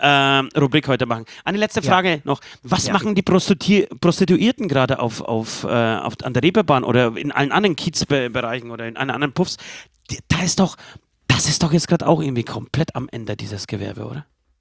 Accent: Poland; German is a second language; mein Heimatland Polen

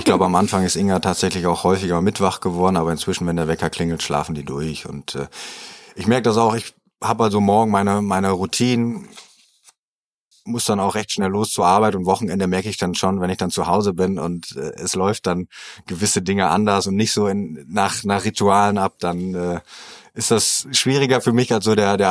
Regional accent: Münster, North Rhine-Westphalia, Germany; Urmünsteraner, hier geboren, in der Innenstadt groß geworden, am Bild. Da hatten wir früher unsere Backstube, haben quasi direkt darüber gewohnt. Das heißt, eigentlich so ein richtiges Stadtkind gewesen.

